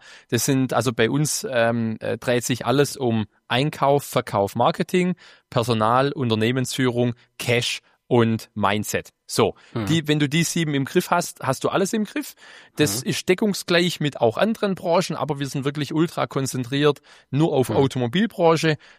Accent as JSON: {"language": "German", "town": "Horb am Neckar", "region": "Baden-Württemberg", "country": "Germany", "tie": "born or raised there", "said": "Und dann kam ich hier in meiner Heimatstadt in Horb am Neckar zu einem Autohaus."}